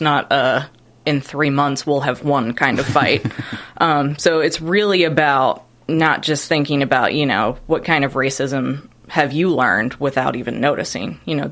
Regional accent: Kentucky, United States; I'm from Kentucky.

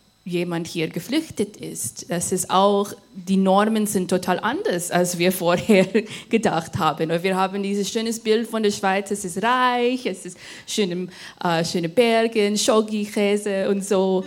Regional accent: Virginia, United States; German is a second language; ich komme aus den USA. Man fragt auch danach, oder fragt nicht, oder es gibt eine Pause. Ich sag, von Stadt Virginia eigentlich.

